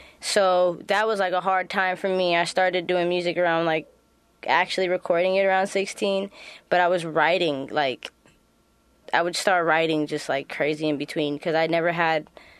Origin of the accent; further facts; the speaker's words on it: San Francisco, California, United States; I grew up actually in the Castro district with my two grandparents